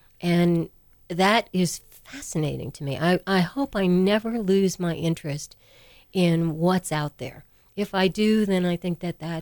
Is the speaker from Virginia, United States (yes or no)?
no; New York City, New York, United States; I grew up in New York City, and I grew up wanting nothing more than to act.